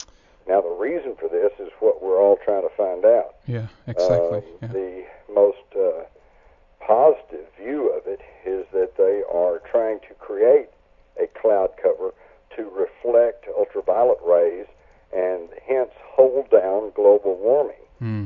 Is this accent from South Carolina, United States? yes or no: no; Fort Worth, Texas, United States; I grew up in Fort Worth, Texas, which was the home not only of the what we used to call the bomber plant, had produced bombers going back to World War II